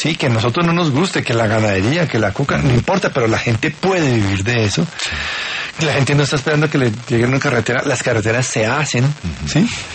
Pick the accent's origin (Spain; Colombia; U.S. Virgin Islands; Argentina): Colombia; y que los tenemos que asumir como colombianos